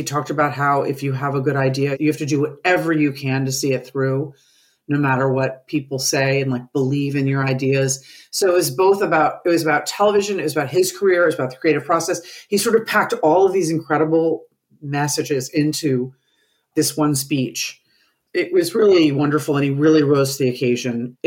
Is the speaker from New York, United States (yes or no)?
yes; New York, United States; But, you know, I grew up in New York.